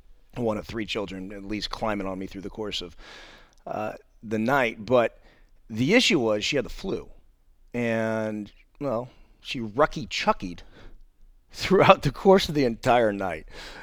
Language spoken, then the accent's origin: English; California, United States; Now, I grew up in the Bay Area and for the most part lived on the peninsula my entire life.